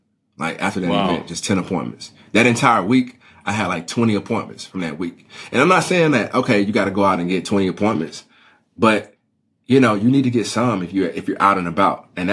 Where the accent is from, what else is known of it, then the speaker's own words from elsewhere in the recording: Mississippi, United States; Man, listen, I'm from Mississippi. I'm from the South.